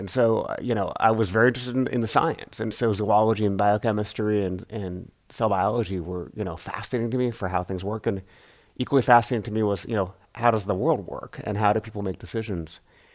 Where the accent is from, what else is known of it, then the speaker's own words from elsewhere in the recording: Seattle, Washington, United States; I grew up in Seattle